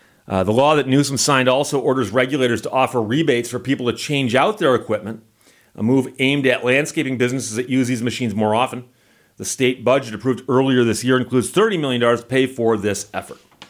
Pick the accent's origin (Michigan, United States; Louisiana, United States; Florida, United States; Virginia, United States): Michigan, United States; I'm from Michigan. We don't wash our driveways.